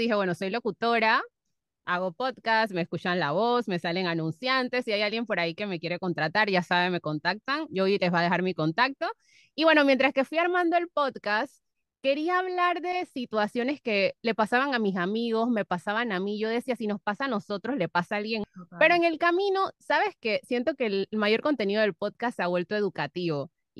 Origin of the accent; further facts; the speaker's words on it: Colón, Panama; now in Panama City, Panama; soy panameña, orgullosamente representante de la costa atlántica, nací, crecí y me eduqué en la provincia de Colón